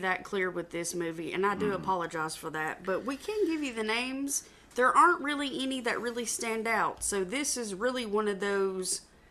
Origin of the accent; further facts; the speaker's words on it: the South, United States; accent: Southern; I know I sound like a hick, and I'm from the South, and I apologize for that. I don't always pronounce things in the best way. My Southern accent does not allow me to do so